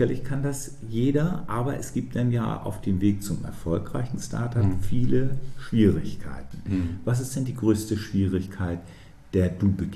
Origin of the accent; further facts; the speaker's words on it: Schleswig-Holstein, Germany; ich bin aus Schleswig-Holstein.